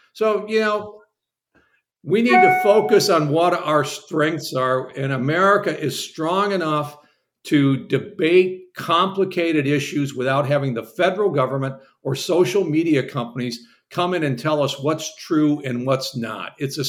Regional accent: Michigan, United States; my home state of Michigan, of course, I was in the Netherlands at the time

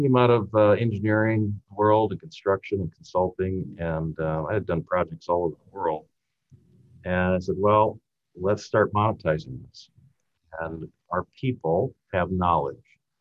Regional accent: Minnesota, United States; moved away as an adult; also born or lived in Kansas City, United States; Yeah, I'm from Minnesota, and after I graduated college in 1985, I went to Kansas City, and we lived there for nearly 17 years.

